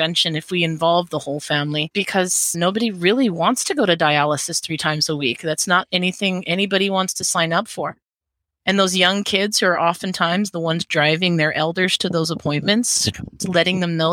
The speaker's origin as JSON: {"language": "English", "region": "Hawaii", "country": "United States", "said": "As a Hawaiian, I dance hula. I danced hula when I was in Seattle too."}